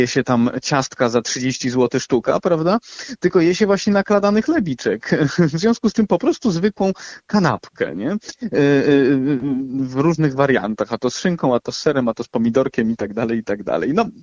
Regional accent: Cieszyn, Silesian Voivodeship, Poland; bo przywołujesz Cieszyn, czyli moje rodzinne miasto.

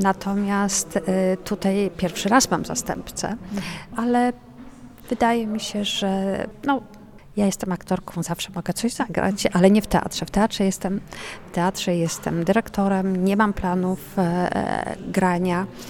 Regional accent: Wrocław, Lower Silesian Voivodeship, Poland; Dodatkowo obydwoje jesteśmy z Wrocławia

